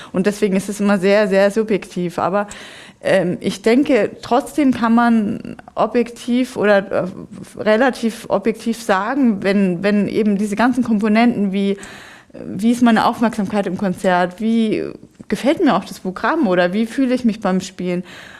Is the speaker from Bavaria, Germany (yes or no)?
yes; Augsburg, Bavaria, Germany; ich komme ja aus Augsburg